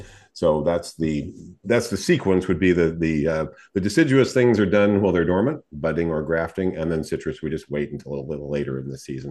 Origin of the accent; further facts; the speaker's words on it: California, United States; I grew up in Southern California. We didn't have Santa Ana winds in January.